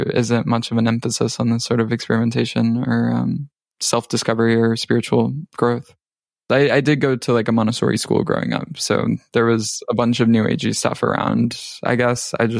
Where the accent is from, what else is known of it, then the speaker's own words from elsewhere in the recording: the South, United States; I grew up in the South. I am sort of like a freelance creative type. And I now live in the Northeast